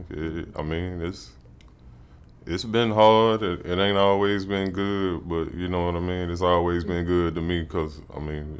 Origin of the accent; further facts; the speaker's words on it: Florence, Alabama, United States; Yeah, born and raised in Florence.